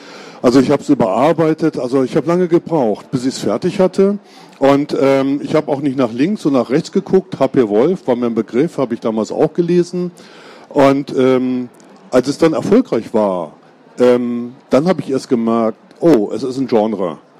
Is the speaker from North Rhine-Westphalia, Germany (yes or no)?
yes; Duisburg, North Rhine-Westphalia, Germany; Und ich bin gebürtig, komme ich aus NRW.